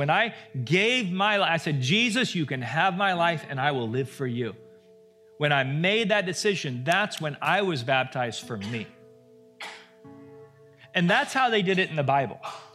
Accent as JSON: {"language": "English", "region": "Southern United States", "country": "United States", "tie": "born or raised there", "said": "I grew up in the South"}